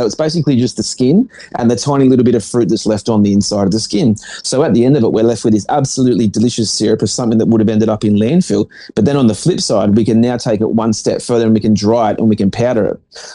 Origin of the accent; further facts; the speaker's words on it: Cronulla, New South Wales, Australia; growing up in southern Sydney, there was a time when Bondi, well, I grew up in Cronulla